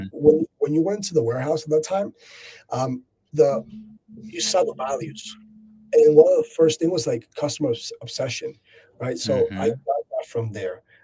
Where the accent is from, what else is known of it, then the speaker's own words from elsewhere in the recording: Venezuela; English is a second language; moved away; I did 4 years of law school in Venezuela. I'm from Venezuela originally. I moved to the U.S. for the first time in 1999. My mom was a diplomat back then.